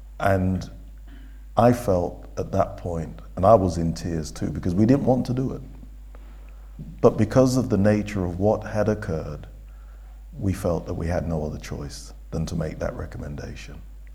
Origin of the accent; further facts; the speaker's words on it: Leicester, East Midlands, United Kingdom; I grew up in Leicester, and, majority folk, my growing up, West Indian, largely from the island of Antigua.